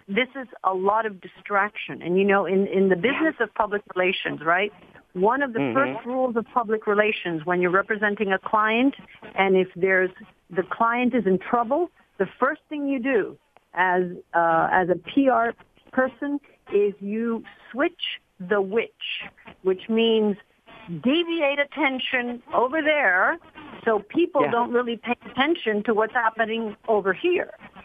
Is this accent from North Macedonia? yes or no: no; Cuba; now in United States; I come from Cuba.